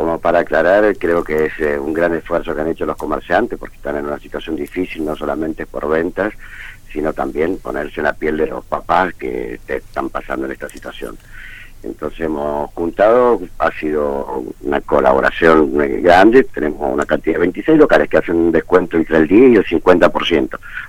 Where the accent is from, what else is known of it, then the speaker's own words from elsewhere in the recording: Argentina; somos sanmartinianos los argentinos